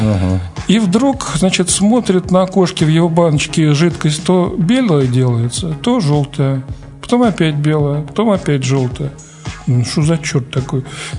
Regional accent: Moscow, Russia; Родился я в Москве.

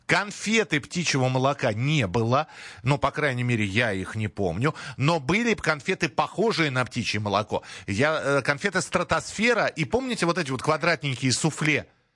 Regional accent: Moscow, Russia; я хоть и родился в Москве и вырос в Москве, но у нас не было в семье большого достатка

